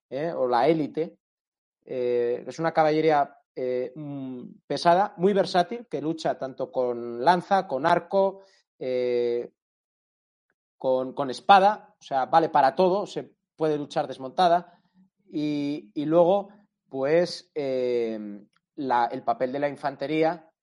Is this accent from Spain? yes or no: yes; Spain; para nosotros, como españoles, tiene un especial interés